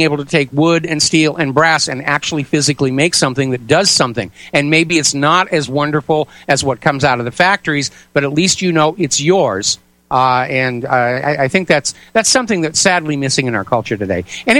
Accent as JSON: {"language": "English", "region": "New England", "country": "United States", "tie": "born or raised there", "said": "Of course, I grew up in New England farming country, which, while it wasn't Amish, it shared a lot of the same values and cultural traditions."}